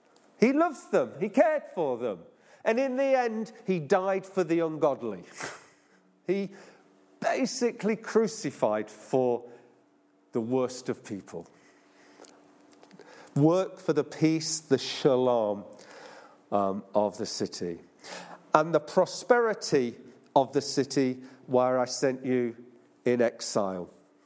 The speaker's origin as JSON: {"language": "English", "town": "Nottingham", "region": "East Midlands", "country": "United Kingdom", "tie": "born or raised there", "said": "And I used to live in Nottingham. I was brought up in Nottingham"}